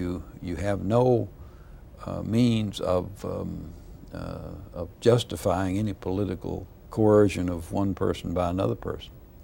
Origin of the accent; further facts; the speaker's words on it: the South, United States; As a Southerner